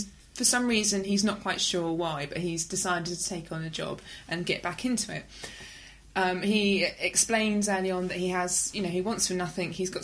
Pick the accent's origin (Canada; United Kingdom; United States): United Kingdom; England; But I'm English.